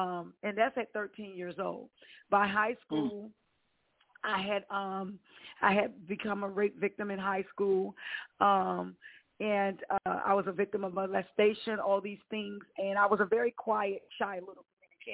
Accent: Washington, District of Columbia, United States; For me, I grew up in D.C., born and raised in Washington, D.C.

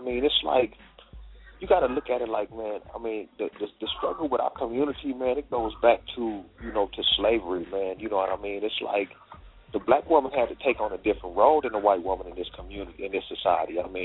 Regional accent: West Coast, United States; I'm originally from the West Coast myself, so I understand the mindset out here

